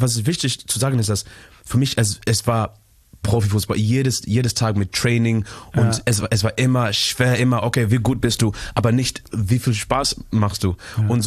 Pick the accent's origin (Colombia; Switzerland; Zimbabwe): Zimbabwe; born there; German is a second language; was ist wichtig zu verstehen, ist, dass wir sind in Zimbabwe geboren.